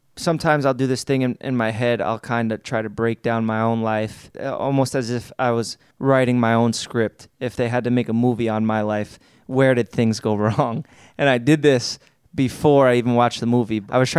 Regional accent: Staten Island, New York, United States; growing up in Staten Island, I'm around a bunch of scumbags. It's literally the fucking dump of New York City.

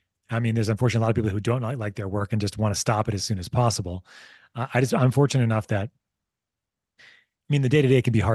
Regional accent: United States; but I'm very American, you know, is what it comes down to, right?

